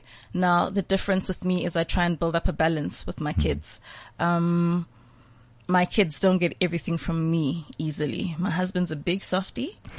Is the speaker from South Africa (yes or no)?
yes; Soweto, Gauteng, South Africa; So I grew up in White City, Soweto, Jabavu, mm-hmm. where the poorest of the poorest live in Soweto.